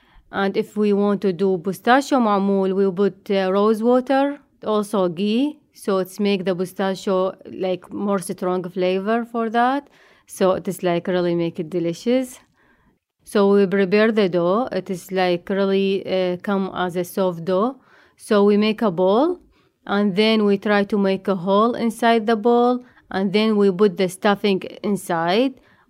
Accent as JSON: {"language": "English", "country": "Iraq", "second_language": "English", "said": "I came from Iraq."}